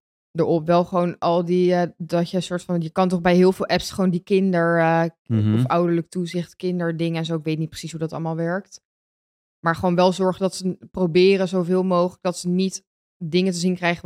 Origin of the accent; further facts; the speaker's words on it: Pijnakker, South Holland, Netherlands; En vroeger waren die speeltuinen ook bijvoorbeeld bij ons in Pijnakker. Nou, dat was helemaal vol met kinderen altijd. Dan was je hele dag aan het spelen, gewoon buiten aan het ravotten.